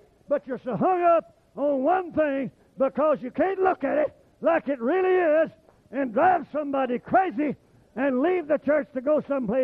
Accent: Oklahoma, United States; You couldn't pay me enough to move down there. And I love it. And I love the people. But I was raised in Oklahoma.

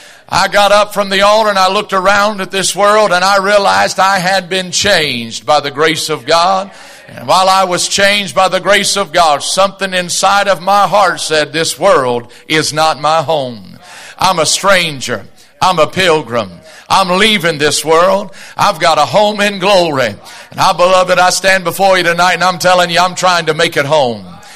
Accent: Dayton, Ohio, United States; I grew up in Dayton, Ohio. I grew up in Dayton, Ohio, and I grew up at the end of Sesame Street. I really did. My address growing up was 7001 Summerdale Drive in Dayton, Ohio. Hewer Heights, actually.

